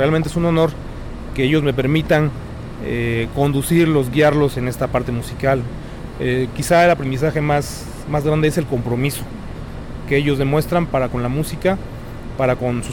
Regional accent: Córdoba, Veracruz, Mexico; Soy originario de la ciudad de Córdoba, Veracruz. Allí nací, estudié música en la Universidad Veracruzana.

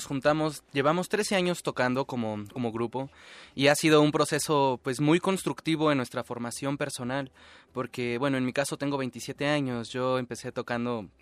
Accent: Mexico City, Mexico; born there; Todos los demás nacimos aquí en el Distrito Federal

